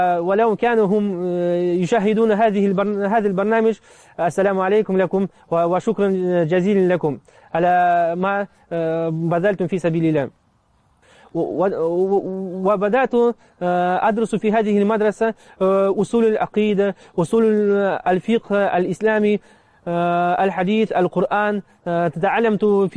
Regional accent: Russia; أنا مدرس للقرآن للأطفال وللكبار في روسيا في مدينتي

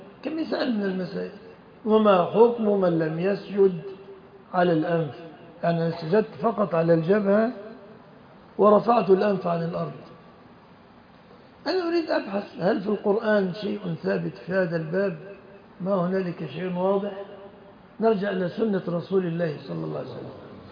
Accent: Egypt; بلادنا مصر

